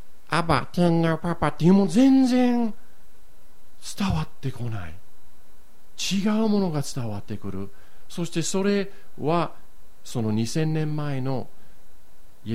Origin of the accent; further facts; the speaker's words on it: Yokohama, Kanagawa, Japan; あの横浜育ちで、そして小学校の時に柔道をやってたんですね。